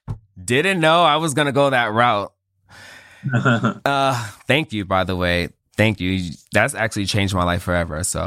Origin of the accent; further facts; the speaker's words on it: New York City, New York, United States; I love you, but I'm moving to Bed-Stuy. I'm from Bed-Stuy.